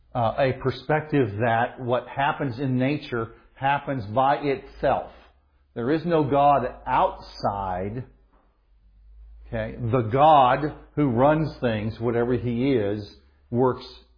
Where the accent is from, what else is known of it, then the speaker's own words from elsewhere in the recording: Missouri, United States; I'm from Missouri, the show me state. Show me. Prove it to me.